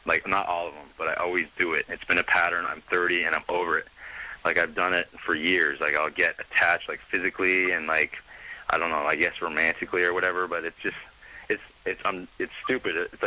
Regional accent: Florida, United States; No, I'm actually not white. I'm Filipino and Chinese, so I blend in here.

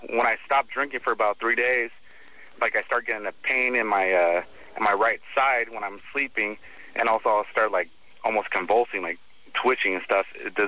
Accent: Long Beach, California, United States; Yeah, I'm 19 years old, but I'm kind of from Long Beach.

